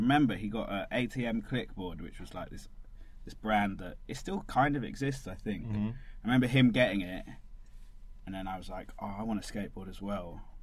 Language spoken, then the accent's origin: English; London, United Kingdom; also born or lived in New York, United States; Like growing up in London, I kind of early memories are like Holloway, going to like the shops on Holloway Road